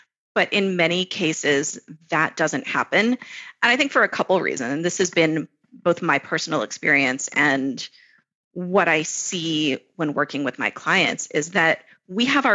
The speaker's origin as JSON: {"language": "English", "region": "Florida", "country": "United States", "tie": "born or raised there", "said": "I grew up in Florida, so I can answer this question."}